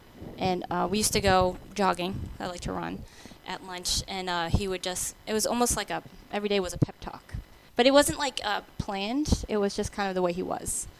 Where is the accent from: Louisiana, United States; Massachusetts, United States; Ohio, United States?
Massachusetts, United States; it was only 90 minutes from my house where I grew up in Massachusetts.